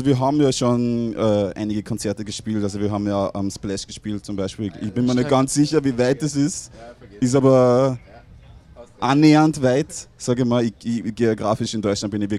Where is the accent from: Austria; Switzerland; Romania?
Austria; Zwettl an der Rodl, Upper Austria; Und also mein Heimatort heißt Zwettl an der Rodel, das ist in Mühlviertel, ist ungefähr 3000 Seelen Kaff.